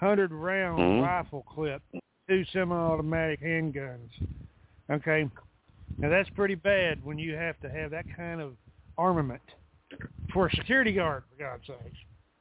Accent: Texas, United States; I am American born in this fucking country, in the state, the great state of Texas. Okay? Southern bred and Southern born

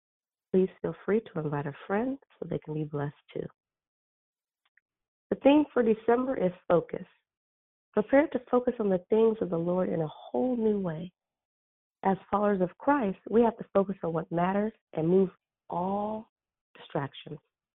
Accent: Arizona, United States

